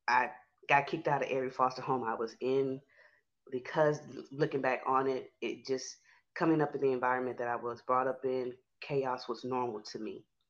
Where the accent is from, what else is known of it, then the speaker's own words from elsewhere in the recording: Houston, Texas, United States; I'm from Houston, Texas. I'm 30 years old.